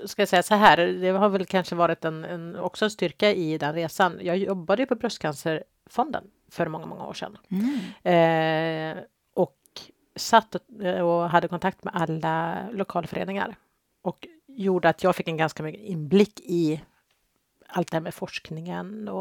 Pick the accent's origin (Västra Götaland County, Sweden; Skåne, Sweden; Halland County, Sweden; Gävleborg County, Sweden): Västra Götaland County, Sweden; Alingsås; Men jag är uppvuxen i Alingsås.